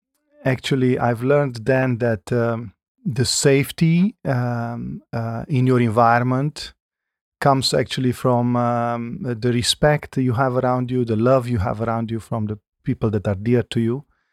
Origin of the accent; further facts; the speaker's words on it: Romania; English is a second language; My hometown in the western part of Romania is a town with 200,000 inhabitants. So I think that could be, it's a mid-size city or a town. It is in the western part, as I said. It has the Transylvanian feeling